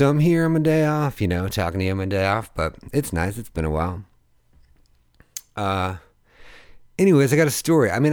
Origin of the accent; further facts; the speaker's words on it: Iowa, United States; since I'm from Iowa